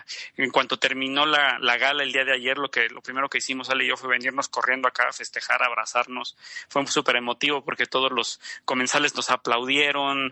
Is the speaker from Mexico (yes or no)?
yes; Mexico; lo afortunados que somos los mexicanos de vivir aquí